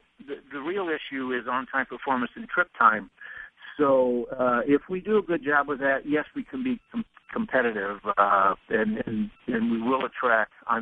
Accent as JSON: {"language": "English", "town": "Macomb", "region": "Illinois", "country": "United States", "tie": "born or raised there", "said": "I can give you examples in the service in my hometown. I'm sitting here in Macomb, Illinois now, at 79 mile an hour service, 250 miles from Chicago"}